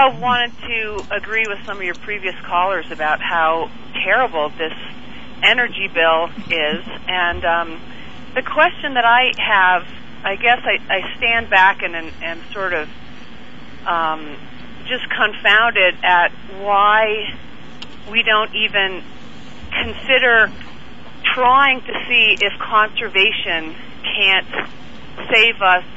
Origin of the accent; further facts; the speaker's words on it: United States; I just think, I mean, for me, it's a pride in being American is that there's ingenuity and there's the ability to pull it together.